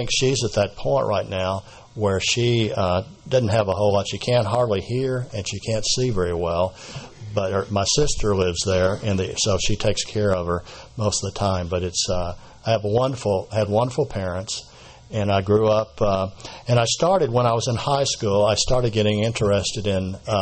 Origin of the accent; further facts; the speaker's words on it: Nashville, Tennessee, United States; I grew up in Nashville, Tennessee, and my parents, I had really good parents.